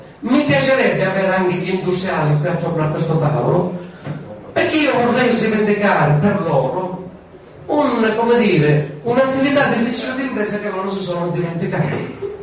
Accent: Enna, Sicily, Italy; Nel mio territorio, io provengo da Enna

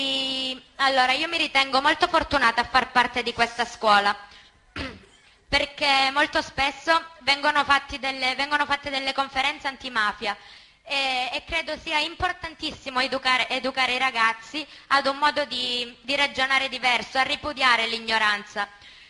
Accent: Southern Italy, Italy; che siamo noi del Sud a cambiare mentalità, a cominciare a ragionare in modo diverso

